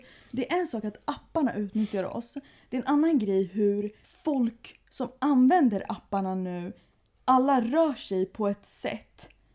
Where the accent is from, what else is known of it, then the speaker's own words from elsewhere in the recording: United States; han bara som amerikan, först när jag började resa så insåg jag hur sjukt det är att vi varje morgon i skolan lägger handen på bröstet och sjunger nationalsången.